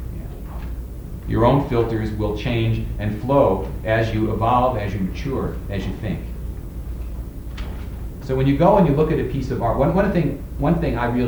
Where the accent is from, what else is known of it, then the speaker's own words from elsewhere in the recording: Chicago, Illinois, United States; I grew up in Chicago.